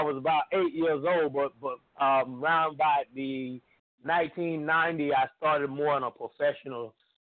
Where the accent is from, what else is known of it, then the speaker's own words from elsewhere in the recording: West Palm Beach, Florida, United States; I'm from South Florida, West Palm Beach, Florida, Palm Beach County.